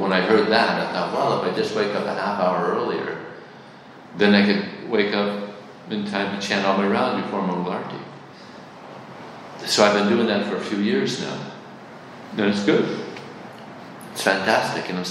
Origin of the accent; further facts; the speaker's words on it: United States; now in Australia; For instance, when I was growing up in America, we used to pray to God in school.